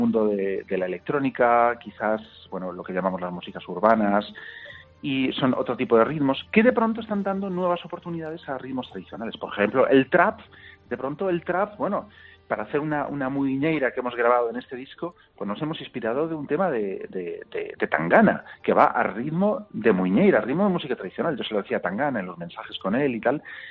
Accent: Vigo, Galicia, Spain; born there; yo nací en Vigo en los años 70

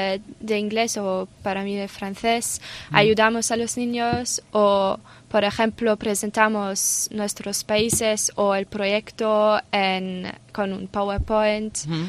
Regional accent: Austria; now in Jaca, Spain; tengo 18 y soy de Austria.

